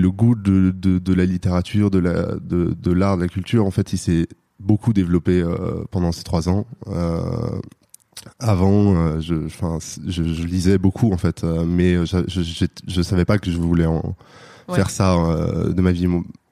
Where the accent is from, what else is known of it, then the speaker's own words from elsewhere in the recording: Paris, Île-de-France, France; Moi je viens de Paris.